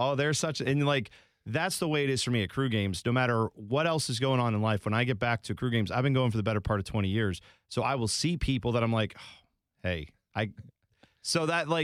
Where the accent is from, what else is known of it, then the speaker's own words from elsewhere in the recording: Columbus, Ohio, United States; I grew up in Columbus, have lived here my whole life, never moved away, any of that stuff.